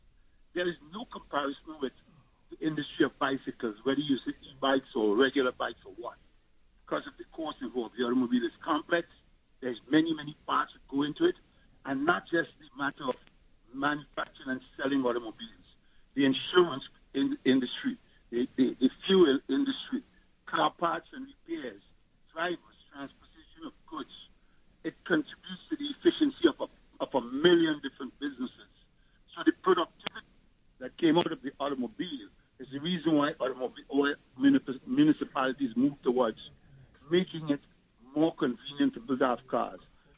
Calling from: Brooklyn, New York, United States; Yeah, and I'm calling from Brooklyn.

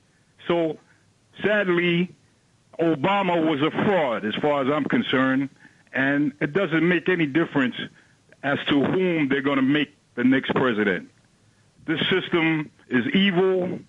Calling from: Bronx, New York, United States; I'm calling from the Bronx.

